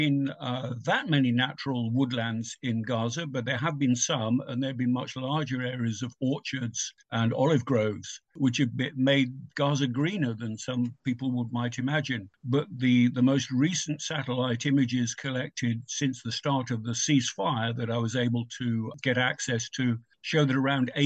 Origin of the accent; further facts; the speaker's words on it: United Kingdom; now in United States; I speak as a Brit here, not as an American